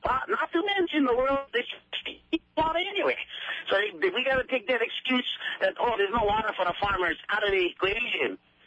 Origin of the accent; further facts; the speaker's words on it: Kapahi, Hawaii, United States; I am from Kapahi. My auntie Gay's lost it. I was born and raised in, had a ditch in the front yard parallel to Ka'apuni Road.